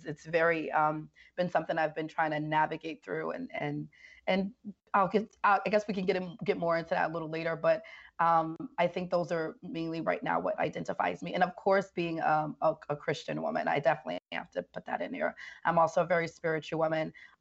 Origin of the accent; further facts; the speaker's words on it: New York City, New York, United States; And so growing up in the Bronx and just being a person that's seen violence and have experienced so much in life, living in the Bronx, poverty and fatherlessness and all that stuff